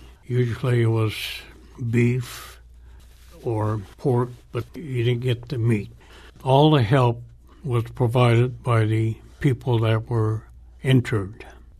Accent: Fresno, California, United States; born there; I was born in Fresno, California, which is a good place to be from. My parents had a grocery store there

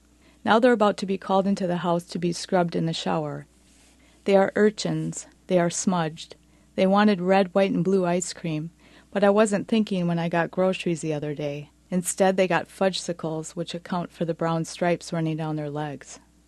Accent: Forest Lake, Minnesota, United States; I'm here from Forest Lake, Minnesota.

